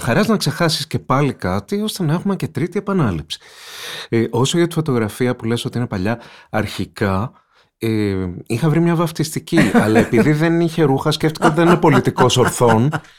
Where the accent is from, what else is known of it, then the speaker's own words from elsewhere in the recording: Mani, Peloponnese, Greece; είμαι κριτικός από τη Μάνη, ναι είμαι και τα δύο